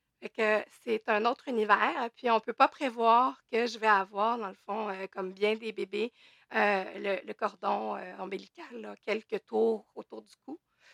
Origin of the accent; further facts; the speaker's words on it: Saint-Bruno, Quebec, Canada; Autrement, bon, j'ai grandi à Saint-Bruno, une petite ville de banlieue. Quelque chose de très tranquille, là.